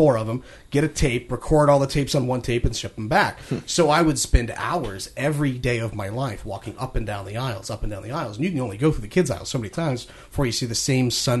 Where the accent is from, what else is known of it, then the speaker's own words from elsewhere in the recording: Cincinnati, Ohio, United States; I attribute my love of horror from being a nerd growing up in Cincinnati in the 1980s.